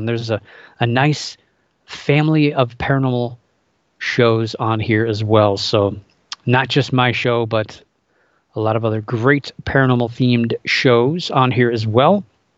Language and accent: English; Ohio, United States; And I'm from Ohio, so we'll be talking about the Grassman sightings as a focus.